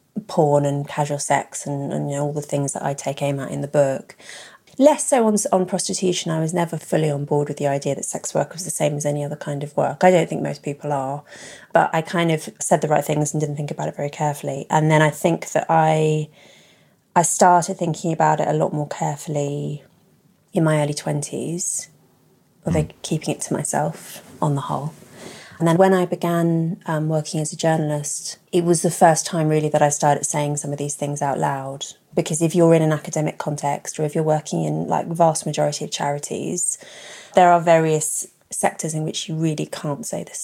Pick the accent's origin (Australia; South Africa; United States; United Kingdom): United Kingdom; London; I grew up in London. I went to SOAS and then Oxford. I come from a middle-class Guardian reading kind of household.